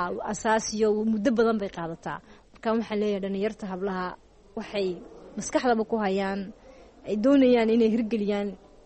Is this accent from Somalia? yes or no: no; Djibouti; Markaan weynaadayna de Djibouti